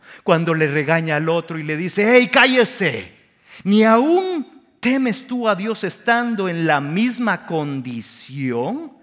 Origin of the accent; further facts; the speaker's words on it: El Salvador; En mi país, El Salvador, utilizamos mucho el medio de transporte que le llamamos el bus, el autobús.